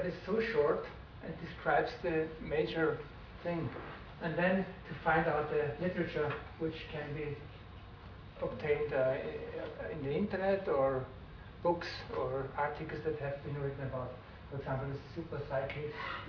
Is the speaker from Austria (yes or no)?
yes; Vienna, Austria; I'm also from Vienna.